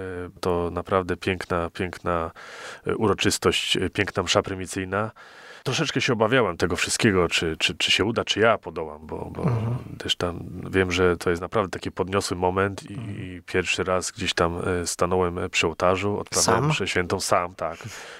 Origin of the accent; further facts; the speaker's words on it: Koźminek, Greater Poland Voivodeship, Poland; ja pochodzę z Koźminka, tutaj z parafii w Koźminku, też niedaleko jest właśnie, sąsiadujemy z parafią w Opatówku